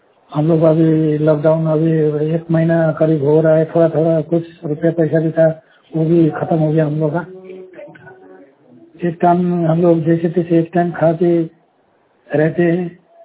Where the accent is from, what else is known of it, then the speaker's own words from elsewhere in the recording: Assam, India; now in Tiruppur, India; आसाम का रहने वाला हूँ, तमिलनाडु तिरुपुर सिक्को मेन गेट हम लोग का जो रहने वाला ठिकाना है।